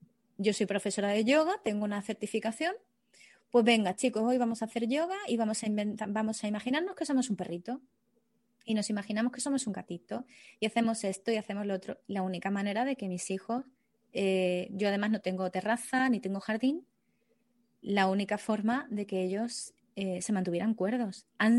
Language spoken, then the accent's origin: Spanish; Seville, Andalusia, Spain; also born or lived in Granada; Echo mucho de menos la casa en la que yo vivía en mi antigua ciudad en Granada. Yo soy de aquí, soy de Sevilla, pero durante 7 años viví en Granada.